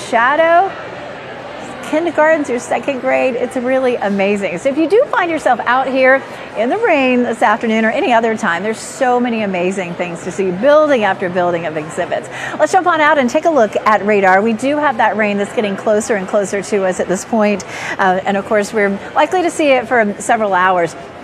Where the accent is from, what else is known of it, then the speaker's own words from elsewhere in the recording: Raleigh, North Carolina, United States; I grew up in Raleigh. I've been coming to the fair since I was probably 3 or 4 years old.